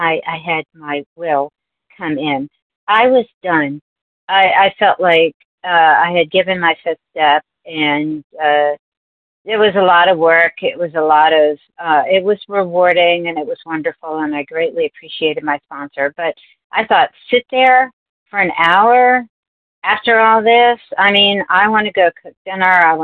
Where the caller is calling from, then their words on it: Virginia, United States; I'm calling from Virginia.